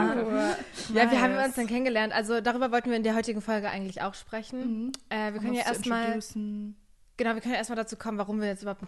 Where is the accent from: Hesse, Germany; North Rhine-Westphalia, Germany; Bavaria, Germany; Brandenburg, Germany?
Brandenburg, Germany; now in Berlin, Germany; ich wohne hier in Berlin, ich bin hier auch in der Nähe aufgewachsen, in Brandenburg.